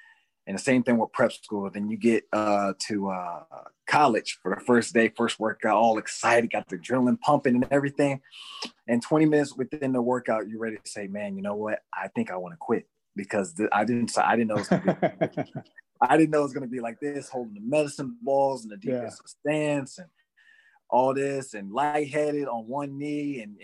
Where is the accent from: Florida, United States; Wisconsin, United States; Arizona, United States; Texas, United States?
Florida, United States; But his mentorship means a lot because especially I'm coming from Florida and I went to prep school.